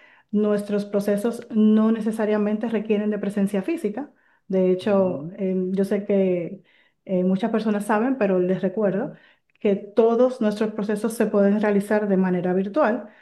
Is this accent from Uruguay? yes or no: no; Santo Domingo, Dominican Republic; now in La Romana, Dominican Republic; Yo soy de Santo Domingo y por circunstancias realmente de mi vida personal, pues me vi motivada a mudarme a La Romana.